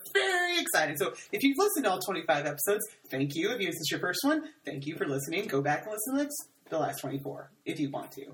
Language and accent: English; Texas, United States; I am Southern. I'm not from Louisiana, but I'm from Texas.